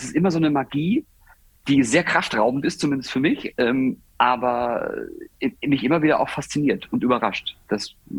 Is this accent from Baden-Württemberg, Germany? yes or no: yes; Baden-Württemberg, Germany; Ich bin Badener